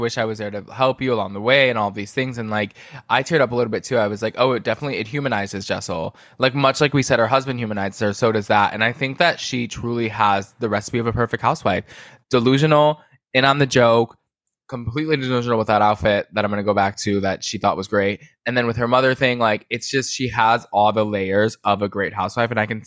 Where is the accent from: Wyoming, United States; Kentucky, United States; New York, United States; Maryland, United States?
New York, United States; Like, I'm a New Yorker.